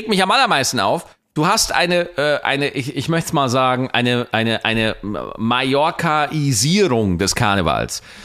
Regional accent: Bavaria, Germany; ich komme aus Niederbayern.

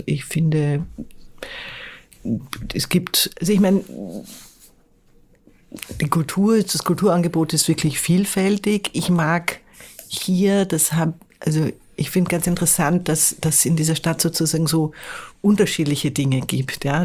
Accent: Vienna, Austria; ich komme aus Wien und ich liebe Wien. Und wenn es nur ums Leben ginge, würde ich in Wien leben.

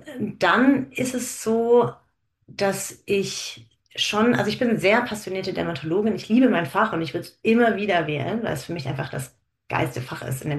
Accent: Baden-Württemberg, Germany; ich komme aus einer oberschwäbischen Kleinstadt und mein Schwäbisch zählt nicht zu den Sprachen, mit denen ich aufgewachsen bin.

